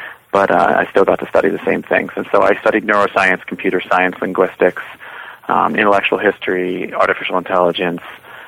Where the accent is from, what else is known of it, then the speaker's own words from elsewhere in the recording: Boston, Massachusetts, United States; Yeah, I grew up in the Boston area. Spent a lot of time around Cambridge.